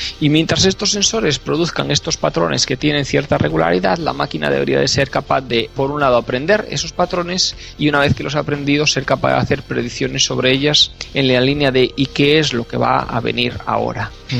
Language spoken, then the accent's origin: Spanish; Spain; accent: Spanish from Spain with Galician roots; yo la digo con mi propio acento, con raíces gallegas por ahí y español de España, ¿vale?